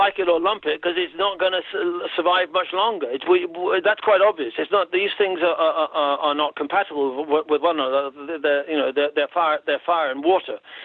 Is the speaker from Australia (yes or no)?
no; Ireland; No, I'm not a European. I'm an Irishman before anything else. I'm happy to belong to a European culture. But my identity, my state, my people, my culture, my government and my leader, they're all Irish.